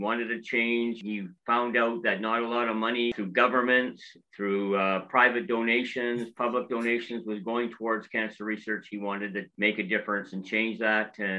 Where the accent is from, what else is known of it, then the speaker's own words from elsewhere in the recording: Port Coquitlam, British Columbia, Canada; we grew up in Port Coquitlam in the Vancouver area